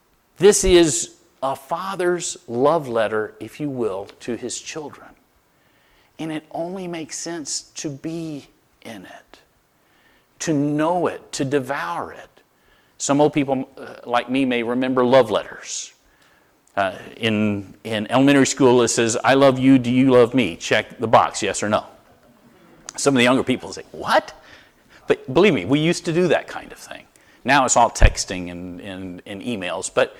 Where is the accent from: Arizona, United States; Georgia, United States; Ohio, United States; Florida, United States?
Florida, United States; now in Connecticut, United States; I'm from Florida. One of the things that I've noticed about swimming pools in Connecticut, water's kind of cold.